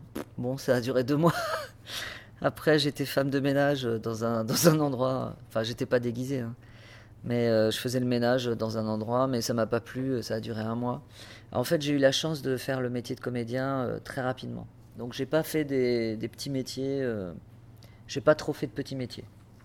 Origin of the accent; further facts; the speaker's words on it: Paris, Île-de-France, France; born there; suis née à Paris dans le 13e arrondissement